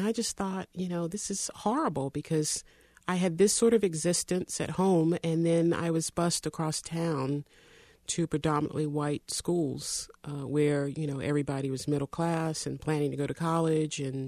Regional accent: Greensboro, North Carolina, United States; Well, me and my two sisters and my mom grew up, my mom raised us in Morningside Homes, which is in Greensboro, and it's a housing project, so it was really poor.

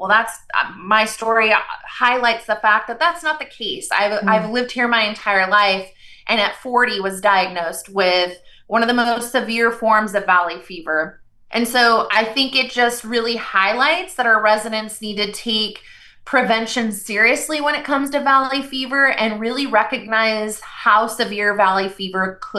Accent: California, United States; I'm born and raised in California, in Kern County, lived here my entire life.

